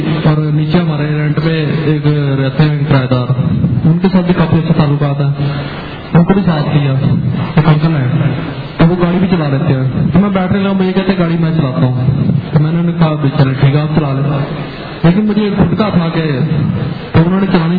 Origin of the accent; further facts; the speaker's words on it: Lahore, Punjab, Pakistan; میں لاہور سے ہوں.